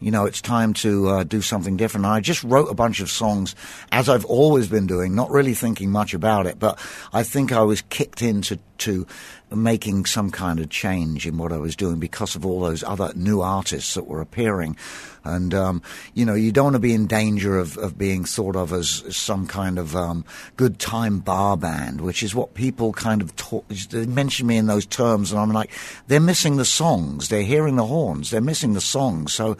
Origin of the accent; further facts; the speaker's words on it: Deepcut, South East England, United Kingdom; also born or lived in London; I grew up, I was born in London, and when I was four, my parents moved to a village called Deepcut, that's one word, in Surrey.